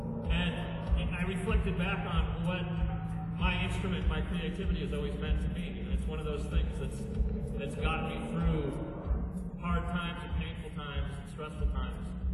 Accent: California, United States; I grew up in the East Bay and all around the Bay Area

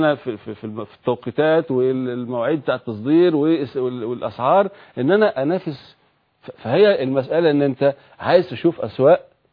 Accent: Egypt; فده فكر احنا عايزين ينتقل لنا كمصريين وكعرب

